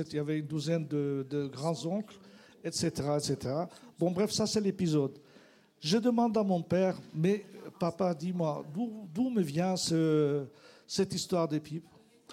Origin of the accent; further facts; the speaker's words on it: Jordan; moved away as an adult; Je viens de Jordanie